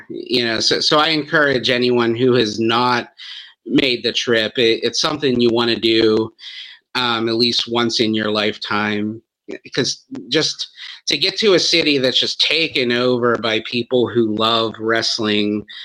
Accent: Pittsburgh, Pennsylvania, United States; I'm from Pittsburgh and we were saying, we might not want to tell you where we're from because you might not like us in Philly.

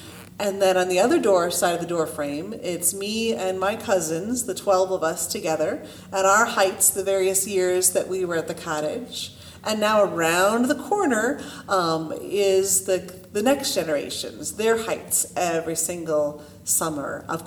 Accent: Clyde, United States; My hometown of Clyde, when I lived there, was 5,000 people.

